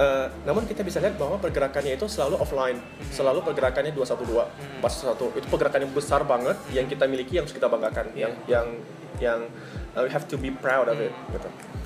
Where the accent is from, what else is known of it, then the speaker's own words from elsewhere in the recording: Aceh, Indonesia; Saya lahir dan tumbuh di Aceh.